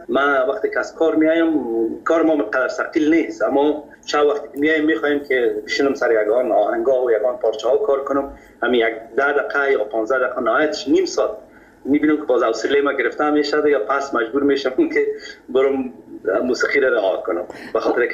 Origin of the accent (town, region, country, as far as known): Kabul, Afghanistan; born or raised there